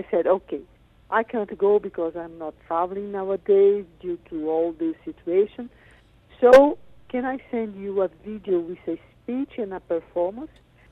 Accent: Brazil; born there; English is a second language; I was born in Brazil, but French.

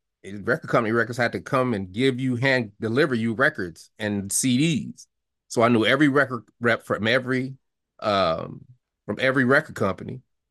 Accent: Denver, Colorado, United States; I grew up in Denver.

